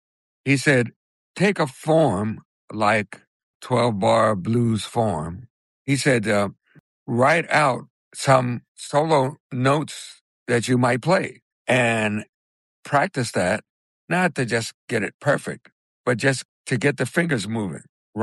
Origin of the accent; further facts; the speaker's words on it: Chicago, Illinois, United States; That's my hometown, Chicago, you know? So it's where I started playing piano. It's where I first learned how to improvise. So it's my foundation.